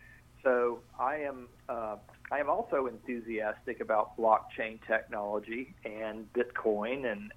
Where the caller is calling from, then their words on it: Enosburg Falls, Vermont, United States; I'm calling from Enosburg Falls, Vermont.